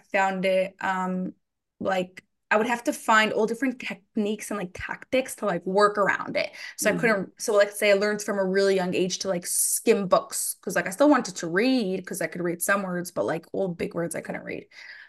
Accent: New Jersey, United States; now in Florida, United States; No, I grew up in New Jersey.

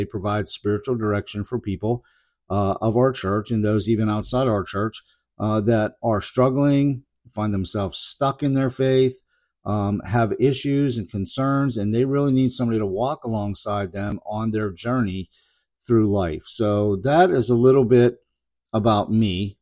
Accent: Pittsburgh, Pennsylvania, United States; I grew up in Pittsburgh, spent 22 years in emergency medicine as a paramedic

